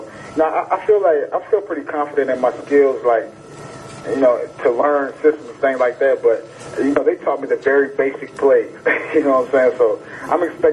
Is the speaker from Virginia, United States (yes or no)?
yes; Hampton, Virginia, United States; growing up in the Hampton, Virginia area, you know, we watched the Washington Redskins